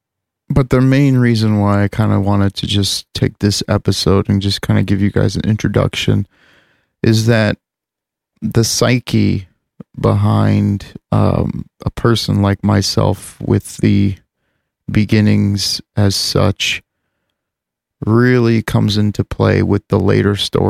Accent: United States; born there; You know, I was born in America, and all of my surroundings were basically very Middle Eastern, but could have been worse.

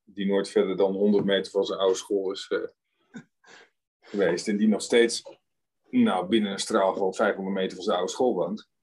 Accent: Zuidlaren, Drenthe, Netherlands; Opgegroeid in Zuid-Laren. Prachtig dorp. Onder Groningen. Heerlijke jeugd gehad.

